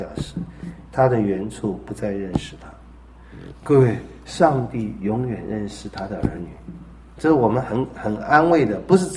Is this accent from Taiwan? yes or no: no; China; 这个我们中国人也喜欢讲这个话